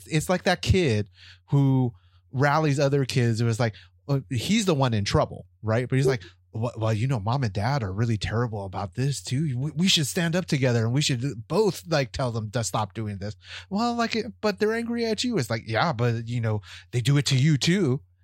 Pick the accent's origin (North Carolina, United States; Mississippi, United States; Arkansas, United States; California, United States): California, United States; I grew up in the Bay Area